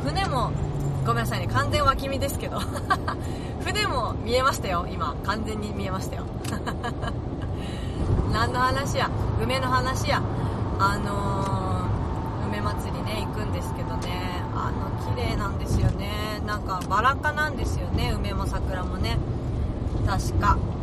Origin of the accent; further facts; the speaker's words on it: Tokyo, Japan; うちの地元にしては、東京にしてはちょっと大きめの公園があるんですけど